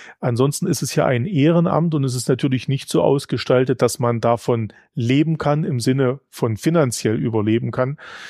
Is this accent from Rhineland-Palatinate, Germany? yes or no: no; Bad Bibra, Saxony-Anhalt, Germany; dass ich eigentlich meinen Heimatort immer so gesehen habe, dass ich zwar stolz auf dem war, es ist ein ehemaliger Kurort, heißt Bad Bibra, liegt im Burgenlandkreis